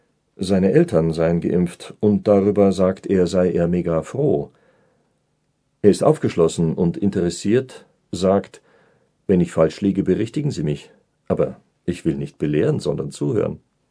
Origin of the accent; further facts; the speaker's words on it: Hesse, Germany; Ich bin Hesse, und der Hesse hat einen gewissen Langmut.